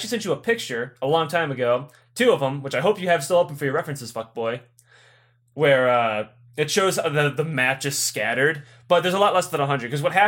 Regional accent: United States; I'm an American.

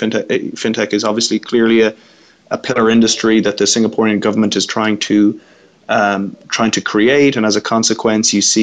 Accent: Dublin, Leinster, Ireland; No, I'm Irish, Dublin originally.

